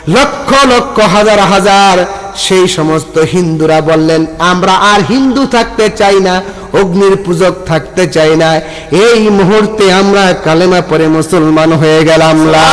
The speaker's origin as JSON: {"language": "Bangla", "town": "Nagerchar", "region": "Dhaka Division", "country": "Bangladesh", "tie": "born or raised there", "said": "আমার দেশের বাড়ি নাগেরচর গ্রাম, পোস্ট অফিস গজারিয়া, থানা গজারিয়া, জেলা মুন্সিগঞ্জ।"}